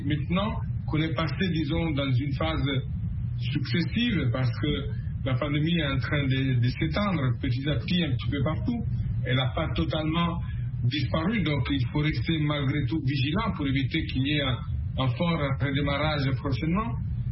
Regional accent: Italy; French is a second language; now in France; Moi, je suis italien, j'habite en France

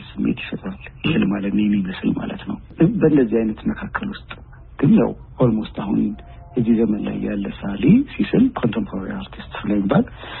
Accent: Addis Ababa, Ethiopia; እንዳጋጣሚ ኮተቤ አካባቢ ስለነበርኩ የኮሌጅ ተማሪዎችም ሊመጡ ይችላል። ጠላም አለ እዛ ውስጥ ነው ያደኩት ለረዥም ጊዜ።

